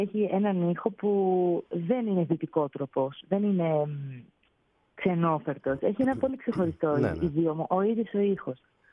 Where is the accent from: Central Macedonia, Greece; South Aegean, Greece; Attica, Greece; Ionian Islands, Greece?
Attica, Greece; Athens; born there; Ναι, γεννήθηκα στην Αθήνα.